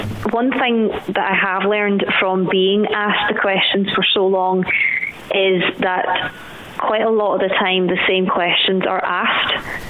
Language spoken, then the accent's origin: English; Glasgow, Scotland, United Kingdom; even though I was born and raised in Glasgow, I was very, very familiar with the Irish way, and you know, I was still technically kind of brought up in a typical Irish household, even though we were across the water.